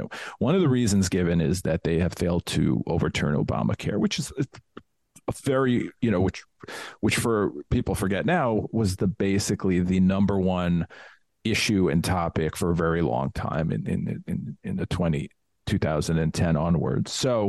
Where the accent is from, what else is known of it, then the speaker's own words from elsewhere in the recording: New York, United States; growing up in New York, quite often you'd be on the subway or something